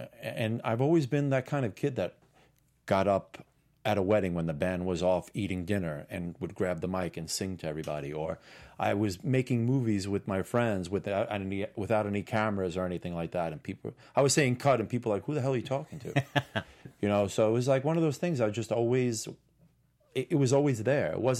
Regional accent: New York City, New York, United States; I grew up in New York City. I was working at a restaurant as a busboy when I was 12 years old.

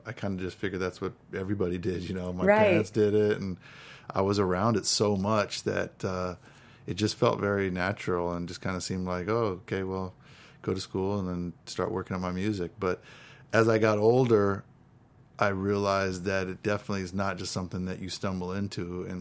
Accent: Los Angeles, California, United States; also born or lived in Boston; I was born in Boston. You know, my parents were both in college, actually going to music school, New England Conservatory of Music. And then my dad went to Berkeley as well. And I was born there and then moved to Los Angeles

